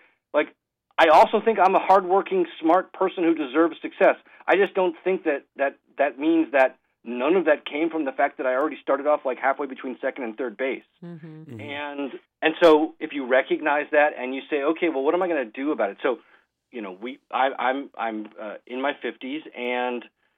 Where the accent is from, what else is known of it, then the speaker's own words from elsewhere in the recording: Boston, Massachusetts, United States; There was a Boston team. I grew up in the Boston area, Boston Breakers.